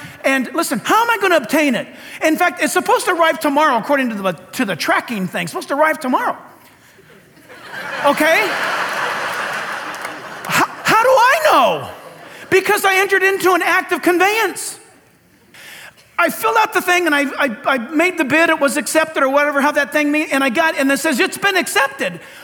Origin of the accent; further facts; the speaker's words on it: California, United States; Because I grew up laying on that thing and scooting myself around and down the driveway of our house growing up in Orange County.